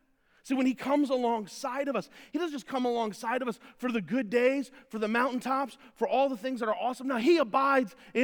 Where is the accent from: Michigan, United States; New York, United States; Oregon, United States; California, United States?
New York, United States; New York City; Now, it may also be because I was raised in New York City, okay? But that's the way I was raised.